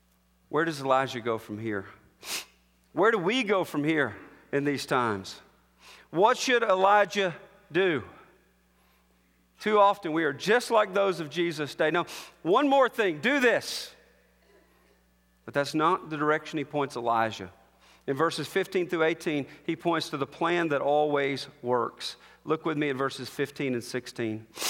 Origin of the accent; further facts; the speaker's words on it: Alabama, United States; I'm from Alabama. I'll never forgive him that he signed with Auburn instead of Alabama.